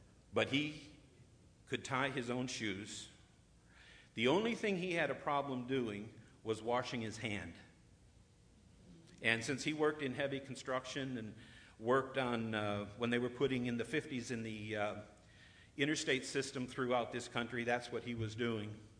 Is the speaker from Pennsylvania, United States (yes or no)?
yes; Pennsylvania, United States; We're from Pennsylvania, and they did a lot of strip mining.